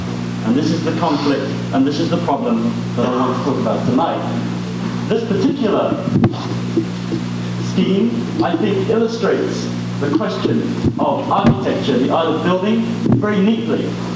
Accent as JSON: {"language": "English", "region": "England", "country": "United Kingdom", "moved": "yes", "lives_now": "Princeton, United States", "said": "Before then, I came from England, so you'll excuse sometimes my strange, anachronistic form of speech"}